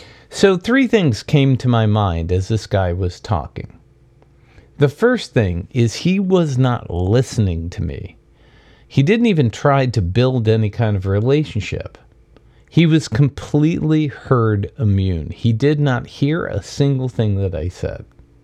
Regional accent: New York, United States; born there; dude, I was born in New York. I'm not from this town

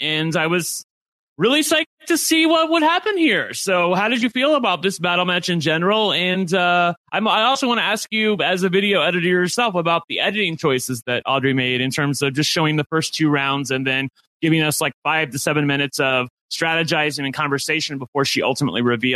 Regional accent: Cincinnati, Ohio, United States; Well, actually, Kevin's from Cincinnati. He's like from my hometown.

